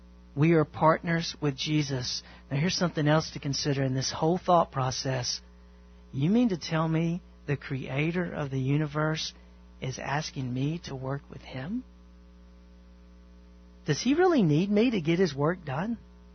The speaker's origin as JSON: {"language": "English", "region": "the South", "country": "United States", "tie": "born or raised there", "said": "I'm country and, you know, I'm from the South. And I kind of grew up in an environment where, you know, people kept a list."}